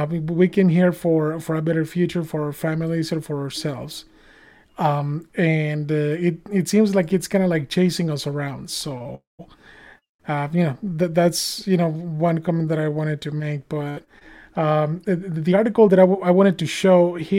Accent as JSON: {"language": "English", "country": "Mexico", "said": "and us as Latinos, you know, you're from Venezuela and I'm from Mexico, so."}